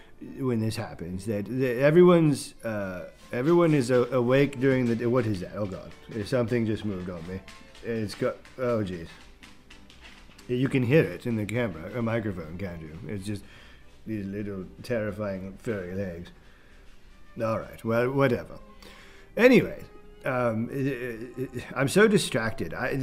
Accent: United Kingdom; As you can see, I am British and amazing, and therefore I just know Chinese.

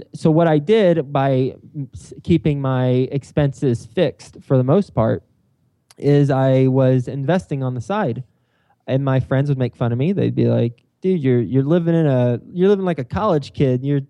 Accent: Texas, United States; now in New York City, United States; I am from Texas. I majored in advertising at Texas Tech University, graduated in 2005, moved up to New York City.

